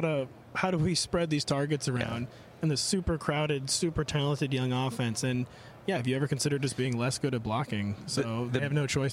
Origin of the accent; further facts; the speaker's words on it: St. Louis, Missouri, United States; But Denny, I'm from St. Louis.